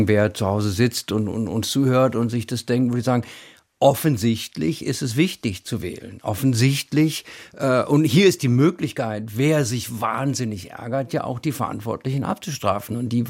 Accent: Berlin, Germany; als Berliner sage ich Rest Deutschland nicht.

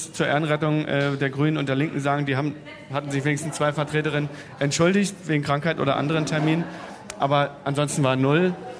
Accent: Cottbus, Brandenburg, Germany; Also auch da würde ich auch eine Lanze für meine Heimatstadt Cottbus brechen.

